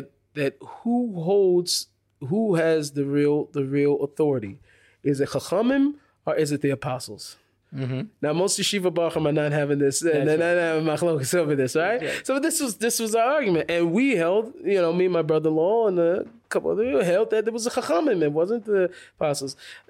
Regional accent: Seattle, Washington, United States; coming from where I came from, I grew up in Seattle.

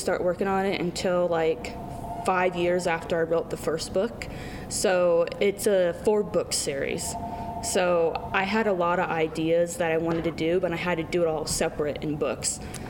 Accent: Knoxville, Iowa, United States; also born or lived in Pella, Iowa; Yes. I was born in Pella, Iowa, and then me, my mom, my sister, my brother moved from Pella to Knoxville, and I grew up here.

